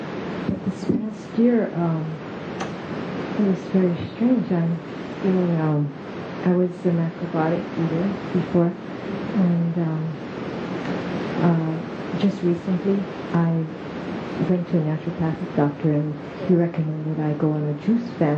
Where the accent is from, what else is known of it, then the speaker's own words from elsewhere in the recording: Midwest, United States; I grew up in the Midwest on the mainland where cows and pigs were what you ate.